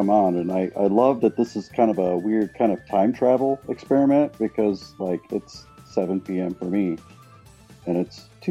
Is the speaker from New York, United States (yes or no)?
no; Portland, Oregon, United States; I'm from Portland. I was born here in Portland, Oregon, USA, on the West Coast.